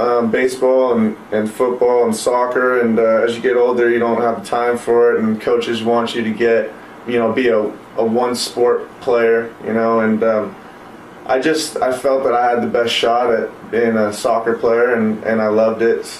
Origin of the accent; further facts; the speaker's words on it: California, United States; Well, I started, I think I was about 4 or 5. Started in Orange County. Just, you know, having fun, being a kid, playing soccer. I loved it. Loved everything about it. Kept playing as I got older in California